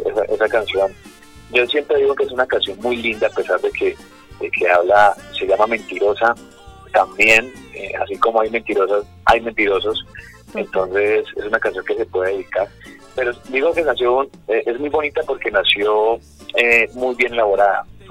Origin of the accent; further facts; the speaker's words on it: Cali, Valle del Cauca, Colombia; Yo soy caleño, pues mis inicios fueron haciendo salsa como joven caleño, pero hace aproximadamente unos 5 años nos aventuramos en la música popular. Yo tengo raíces del Tolima y mi familia es muy de música popular